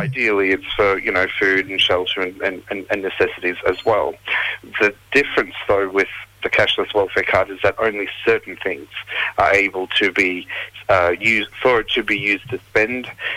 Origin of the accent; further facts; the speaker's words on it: Mapoon, Queensland, Australia; now in Cairns, Australia; So I'm from Western Cape of Cape York, so Marpoon and Gulf of Carpentaria, where we have ancestral links down to there as well with the Wangi tribe. So yes. We're based in Cairns these days